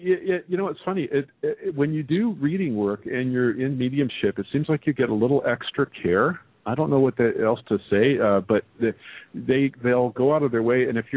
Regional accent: Scotland, United Kingdom; Yeah, you know, being Scottish Islander, yeah, lass, I know, I get hit on the head with a hammer.

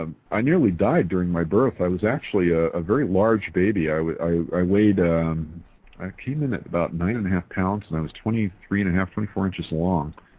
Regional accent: El Paso, Texas, United States; born there; I was born in El Paso, Texas, at Fort Bliss.

